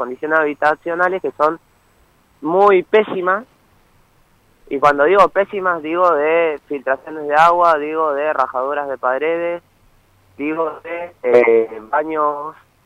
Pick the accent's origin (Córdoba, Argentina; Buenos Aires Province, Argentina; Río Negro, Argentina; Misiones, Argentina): Misiones, Argentina; Puerto Esperanza; now in Posadas, Argentina; Soy de Puerto Esperanza.